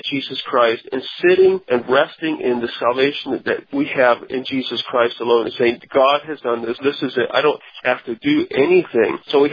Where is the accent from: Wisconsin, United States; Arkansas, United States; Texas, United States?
Wisconsin, United States; Abbotsford; I'm from Abbotsford, Wisconsin. We had snow just a week ago.